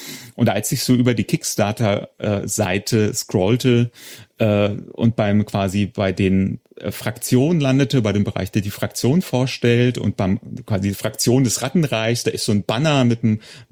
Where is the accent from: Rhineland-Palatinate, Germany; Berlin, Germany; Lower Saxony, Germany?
Lower Saxony, Germany; Hildesheim; born or raised there